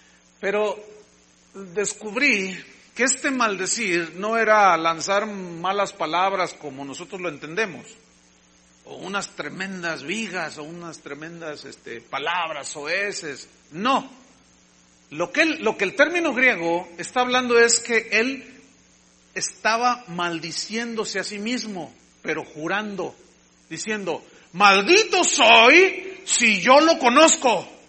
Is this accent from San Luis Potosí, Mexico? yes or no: no; Jalisco, Mexico; Los que somos de aquí de Jalisco tenemos un temple que nosotros no notamos porque, pues, hablamos igual.